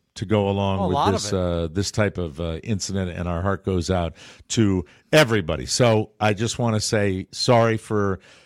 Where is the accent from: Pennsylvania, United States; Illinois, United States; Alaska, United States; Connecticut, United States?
Connecticut, United States; a night flight, I think, coming from New York up to Bradley International Airport up in, outside of my hometown.